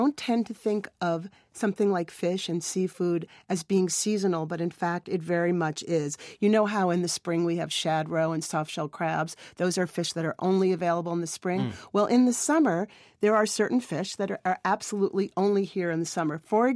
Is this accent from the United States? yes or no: yes; New England, United States; For me, a New Englander, I grew up on the East Coast, clams are summer.